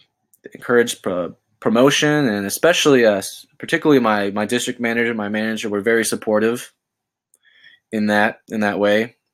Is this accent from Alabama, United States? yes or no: no; Florida, United States; I grew up in, growing up in South Florida, I was brought up in the, you know, surf and skateboarding culture